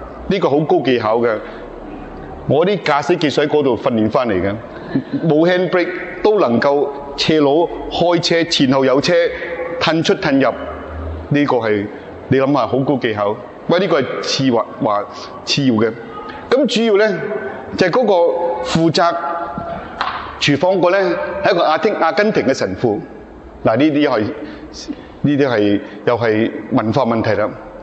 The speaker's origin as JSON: {"language": "Cantonese", "country": "China", "said": "即系话我哋中国人。"}